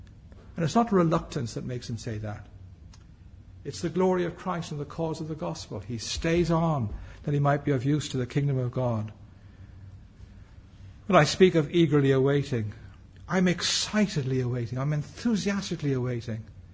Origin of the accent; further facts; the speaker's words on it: Ireland; You know, I have on my passport that I'm Irish.